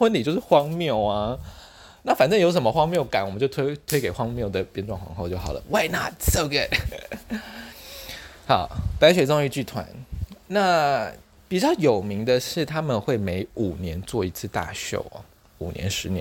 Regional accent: Taitung County, Taiwan; 因为我是台东人，

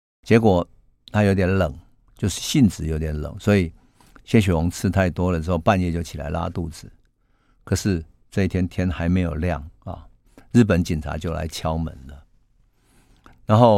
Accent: central Taiwan, Taiwan; 这是一个中部地区很常有的习俗，好像北部比较少有，可是因为我在中部长大，所以我妈妈他们过年都会煮一锅灯泥菜

